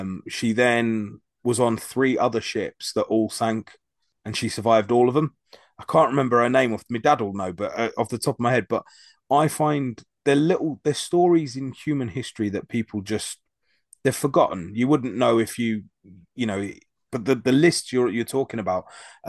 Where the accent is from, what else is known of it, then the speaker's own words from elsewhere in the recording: United Kingdom; obviously being a British person, we don't know a huge amount about American and history.